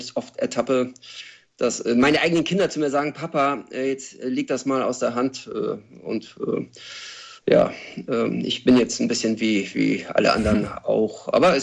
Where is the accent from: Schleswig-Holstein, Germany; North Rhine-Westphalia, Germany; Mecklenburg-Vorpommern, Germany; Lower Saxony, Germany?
Schleswig-Holstein, Germany; Kiel; es gab damals eine Skinhead-Szene in Schilksee, wo ich aufgewachsen bin.